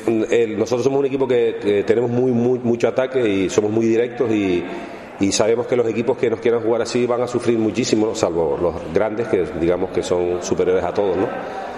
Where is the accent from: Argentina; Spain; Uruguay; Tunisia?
Uruguay; todos los que somos del Uruguay